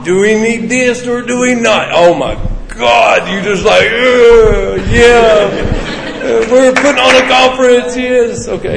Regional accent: Kingsport, Tennessee, United States; I am from Minnesota. No, I'm just kidding. From Kingsport, Tennessee

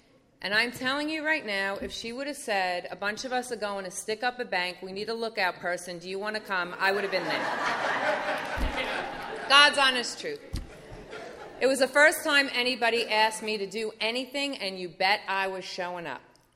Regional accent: Long Beach, New York, United States; now in Sedona, United States; I'm originally from Long Beach, New York, and there are a lot of newcomers in New York, and there was a lot of work to be done. I live in Sedona, Arizona now, not so much.

